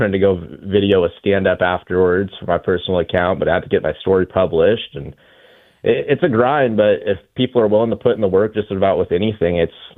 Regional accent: Benkelman, Nebraska, United States; I growing up in Binkelman, I was always grateful before I grew up, but then when I moved down to the city

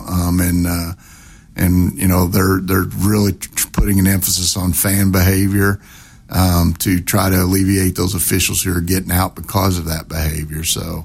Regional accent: Huntingburg, Indiana, United States; But missing Southern Indiana, where we grew up, my wife's from Jasper, myself growing up in Huntingburg

